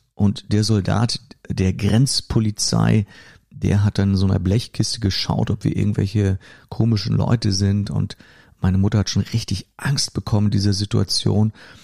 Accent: Brandenburg, Germany; ich bin ja sehr oft umgezogen in meinem Leben, aber größtenteils aufgewachsen in Brandenburg.

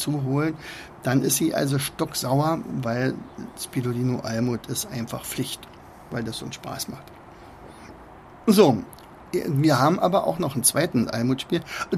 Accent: East Germany, Germany; weil ich komme aus der DDR und da hatten wir halt, da sind wir halt nicht in Länder gefahren, in denen Englisch gesprochen wurde.

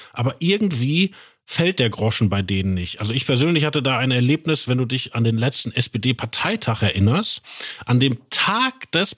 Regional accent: Wanne-Eickel, North Rhine-Westphalia, Germany; Ich meine, ich komme ja daher, aus Wanne-Eickel. In dem Wahlkreis, wo ich Kind war, in 80er Jahren

